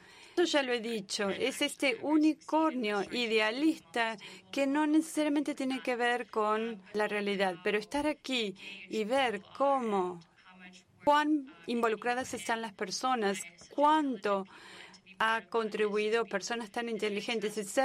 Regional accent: Ukraine; soy de Ucrania

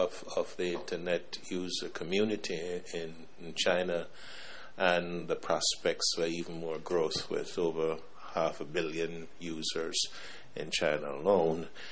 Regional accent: Jamaica; And I'm from the Caribbean. I'm from Jamaica.

